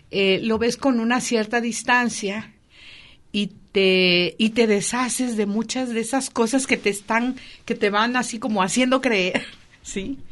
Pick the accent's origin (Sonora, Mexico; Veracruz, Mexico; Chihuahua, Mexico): Veracruz, Mexico; Xalapa; moved away as an adult; now in Brazil; Sí, con 21 años me casé con un brasileño, acababa yo de terminar mi licenciatura en Historia